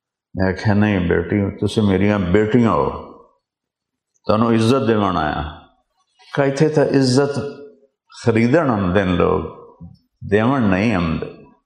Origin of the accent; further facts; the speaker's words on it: Tulamba, Punjab, Pakistan; میرا ضلع ملتان ہے، تو تلمبا میرا ہوم ٹاؤن،